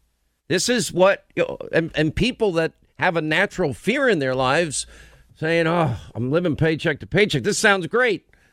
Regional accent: New York, United States; And believe me, most of Nassau County, where I grew up in Nassau County, this is 50 by 100 lots for the better part.

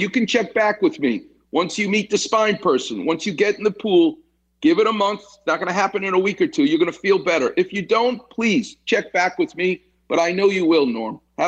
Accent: New York, United States; I'm from New York. I don't care if the gate's open. I'm going in.

